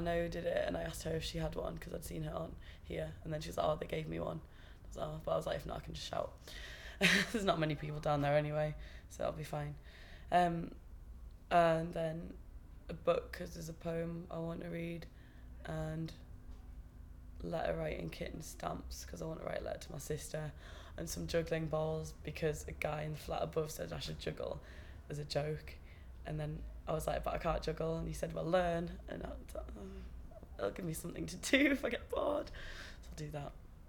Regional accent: Bishop Auckland, North East England, United Kingdom; moved away as an adult; now in Glasgow, United Kingdom; I come from Bishop Auckland in Durham, but I've just moved to Glasgow, so that's my home for the next few years, basically.

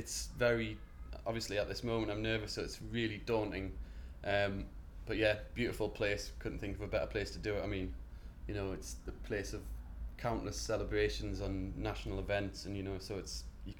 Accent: Edinburgh, Scotland, United Kingdom; born there; I'm from Scotland, Edinburgh, and I was born up there. So I've got family up in Edinburgh, through in Glasgow, dotted all over the place. My dad's side of the family are from Oldham in Lancashire.

